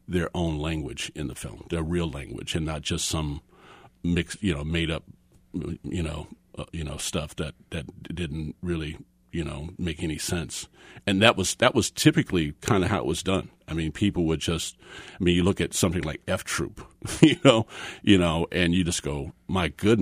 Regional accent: Lawrence, Kansas, United States; we're from Lawrence, and, you know, Tom especially grew up, you know, with Haskell.

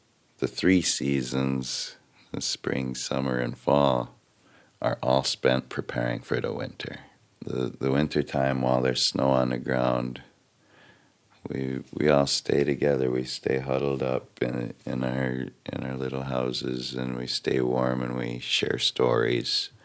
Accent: White Earth, Minnesota, United States; from White Earth Indian Reservation

